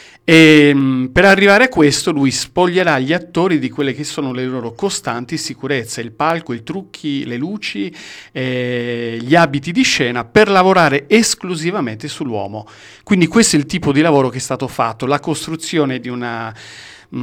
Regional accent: Sardinia, Italy; Sono sardo, sì.

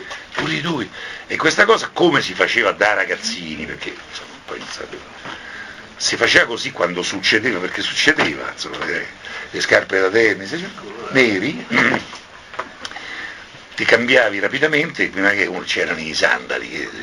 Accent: Rome, Lazio, Italy; born there; io sono nato a Roma, a Via Giulia. Però mio padre era di Portici.

